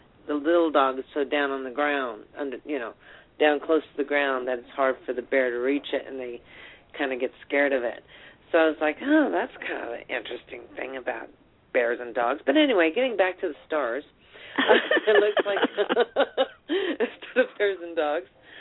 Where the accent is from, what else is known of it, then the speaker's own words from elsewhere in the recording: Texas, United States; also born or lived in Germany; I say y'all, I'm originally from the South. I was raised in Texas, born in Germany. My father was in the military, and my mother was a Spaniard